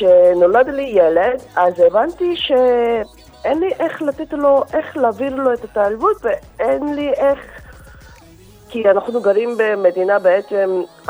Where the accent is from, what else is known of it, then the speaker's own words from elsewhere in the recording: South Korea; now in Ramat Gan, Israel; אני גרה ברמת גן, אני באתי מקוריאה בשנת 98.